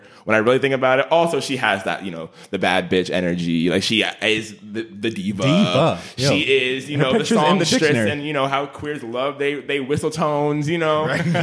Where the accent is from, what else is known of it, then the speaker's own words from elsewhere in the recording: New York, United States; I'm from New York. So like when you talk about like queer icons, like that's one of them.